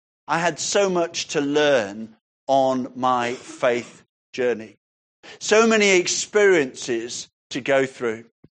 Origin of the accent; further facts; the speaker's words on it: Sutton Coldfield, West Midlands, United Kingdom; born there; I was born in Sutton Coldfield. I was born at number 41 Victoria Road in Sutton Coldfield. That was my parents' home. I was born at home.